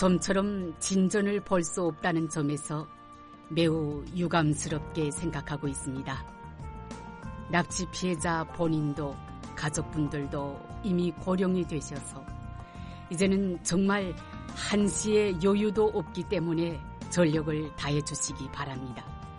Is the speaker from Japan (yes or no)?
yes; Shimonoseki, Yamaguchi, Japan; 사실 제 고향인 시모노세키시, 일본의 쪽에